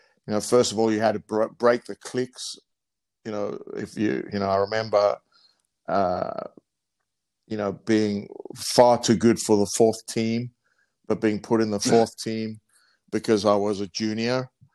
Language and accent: English; Johannesburg, Gauteng, South Africa; you don't know any different, but I had a fantastic childhood